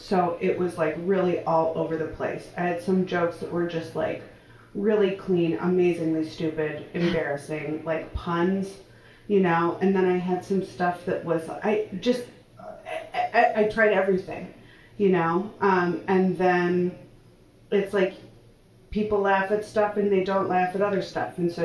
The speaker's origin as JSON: {"language": "English", "town": "Milwaukee", "region": "Wisconsin", "country": "United States", "tie": "born or raised there", "said": "because I grew up in like in Milwaukee, Wisconsin, where it's like you go to school and then you get a job and like have kids and go to work"}